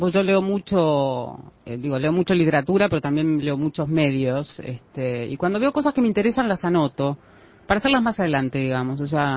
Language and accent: Spanish; Junín, Buenos Aires Province, Argentina; llamé desde mi pueblo, Junín, larga distancia